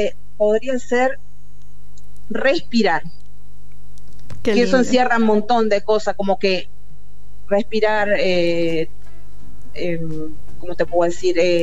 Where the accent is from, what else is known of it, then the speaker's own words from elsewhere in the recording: Riachuelo, Colonia, Uruguay; En el lugar de donde yo soy, Riachuelo, que es un pueblito que queda a 10 kilómetros de la ciudad de Colonia